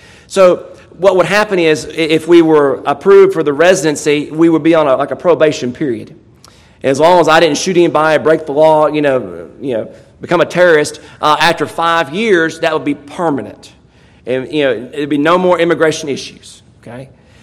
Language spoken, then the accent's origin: English; North Carolina, United States; I'm a nobody from Stokes County, all right?